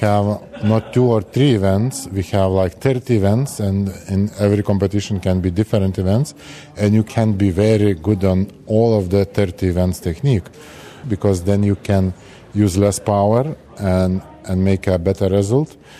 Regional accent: Lithuania; from Lithuania. I am the 4 times world's strongest man.

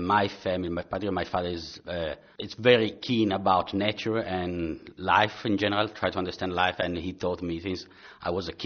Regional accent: Milan, Lombardy, Italy; English is a second language; I grew up, as you can see, pick up from my accent, I'm Italian, and I was born in Milan, a big city, very crowded and polluted.

